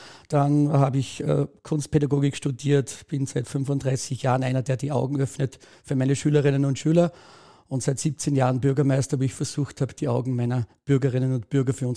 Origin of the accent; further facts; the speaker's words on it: Austria; Ich komme aus Österreich.